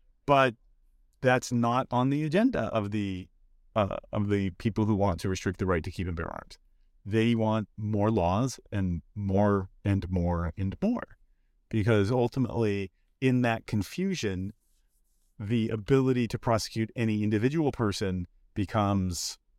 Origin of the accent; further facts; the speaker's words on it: Los Angeles, California, United States; So we're in Los Angeles. I grew up in Los Angeles. I remember the Rodney King riots.